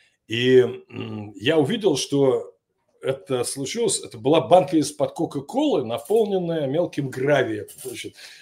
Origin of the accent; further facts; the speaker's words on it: Russia; Соответственно, моя страна Россия, значит, да, я из России.